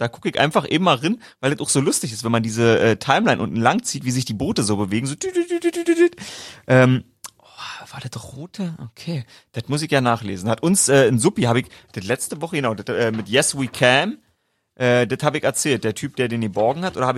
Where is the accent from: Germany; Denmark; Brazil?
Germany; Brandenburg; als Brandenburger